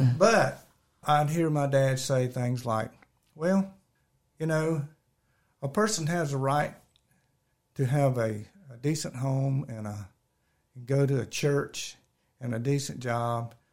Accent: South Carolina, United States; He was quite an influence in the Baptist church that I grew up in South Carolina.

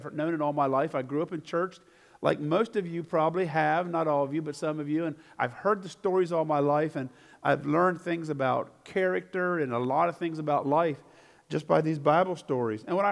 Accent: Pennsylvania, United States; Prior to that, we lived in Colorado, and that's my wife's home. I grew up in Pennsylvania.

